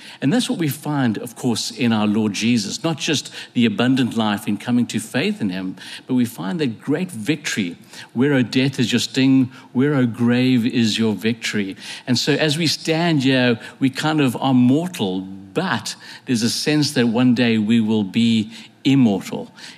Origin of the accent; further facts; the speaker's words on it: Bulawayo, Zimbabwe; accent: English; also born or lived in Zambia; I grew up in Zimbabwe, which was called Rhodesia historically. I was born in Zambia, which was then Northern Rhodesia. And so I kind of grew up there, and I grew up in a city called Bulawayo. That was where I kind of picked up my English accent.